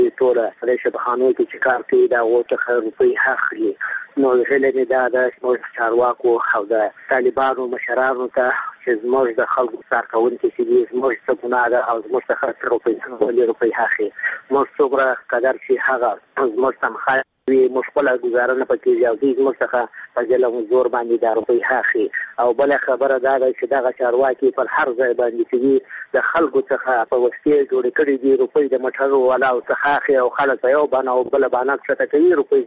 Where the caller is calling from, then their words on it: Helmand, Afghanistan; زه د هلمند ولایت نه یو ولسوالۍ څخه خبره کوم.